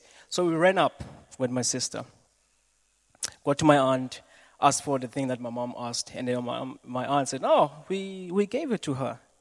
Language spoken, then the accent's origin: English; Kayamandi, Western Cape, South Africa; I'm from Kaimandi, the township that's there. I grew up there.